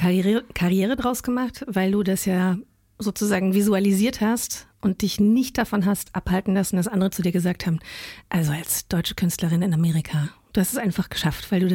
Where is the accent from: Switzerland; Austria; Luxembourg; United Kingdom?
Luxembourg; Ich bin ja in Luxemburg aufgewachsen, eine ganz große italienische Community